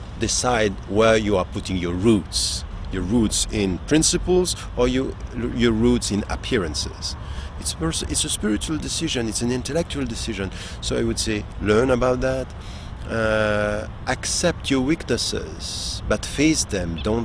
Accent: Switzerland; I was born and raised in Switzerland.

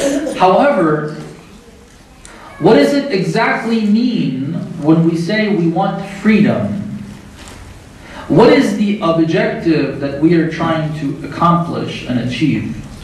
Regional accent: United States; Again, I'm from America, so I can say this about my country.

